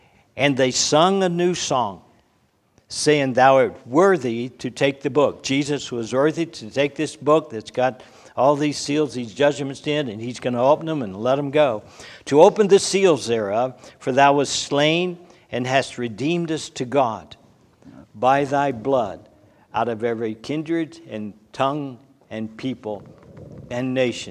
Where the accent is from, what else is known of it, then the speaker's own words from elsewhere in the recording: the South, United States; Now I was raised in the South, and down in the area where I was, we got what we call Cajuns.